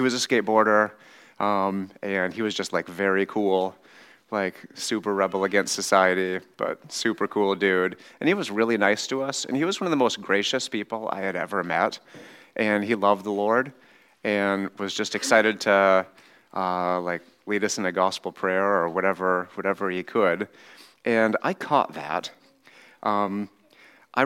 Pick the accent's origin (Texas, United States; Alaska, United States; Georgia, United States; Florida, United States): Alaska, United States; Juneau; born there; I was born in Juneau, Alaska in 1983.